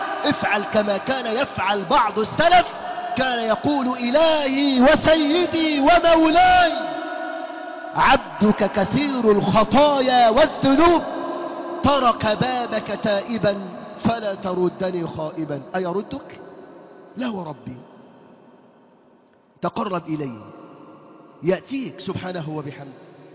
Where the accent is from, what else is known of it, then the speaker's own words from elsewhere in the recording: Egypt; بلادنا مصر